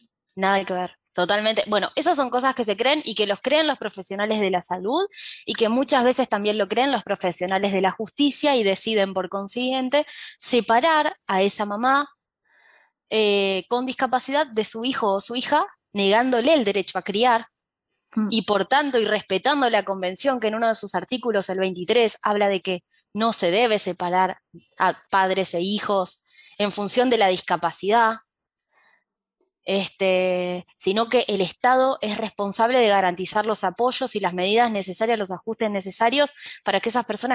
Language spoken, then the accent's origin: Spanish; Santa Fe, Argentina; Yo soy de Santa Fe